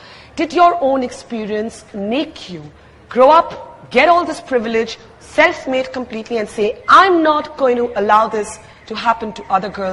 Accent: India; As a woman, as a TV person, and as an Indian, it is my absolute pleasure to welcome Oprah Winfrey to the Jaipur Literature Festival.

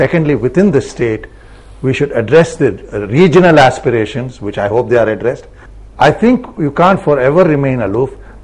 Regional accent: Tamil Nadu, India; I first feel proud to be a part of being an Indian. I may be Tamil, I'm an Indian.

